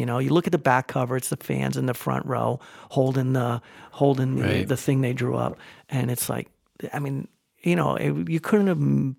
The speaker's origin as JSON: {"language": "English", "region": "Connecticut", "country": "United States", "said": "I mean, I'm from Connecticut, so I was listening to WPLR"}